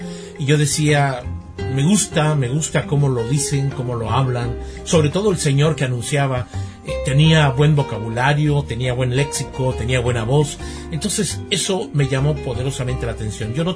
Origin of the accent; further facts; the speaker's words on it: Mexico; also born or lived in Mexico City; ahí en mi pueblo no había más que hasta tercero de primaria, estudié hasta tercero de primaria, de ahí me llevaron a la ciudad